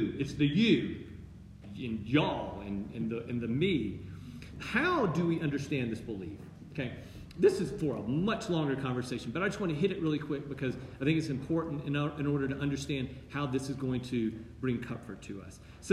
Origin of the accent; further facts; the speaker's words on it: the South, United States; This is the one contribution, I'm from the South, the one contribution that the South makes to the English language.